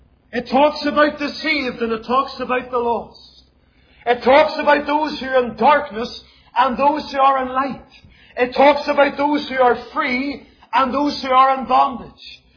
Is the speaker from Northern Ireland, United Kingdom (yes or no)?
yes; Lisburn, Northern Ireland, United Kingdom; growing up in Lisburn, and I was working in a big factory at that time